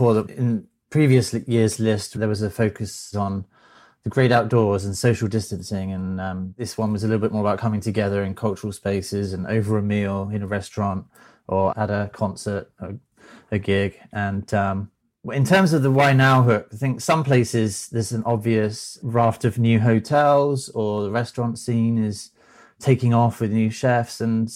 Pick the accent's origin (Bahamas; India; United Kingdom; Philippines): United Kingdom; now in United States; based in Southern California. And as you can tell, I'm a Brit